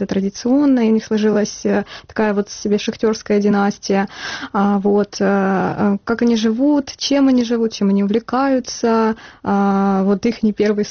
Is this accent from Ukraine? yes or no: yes; Donetsk Oblast, Ukraine; born or raised there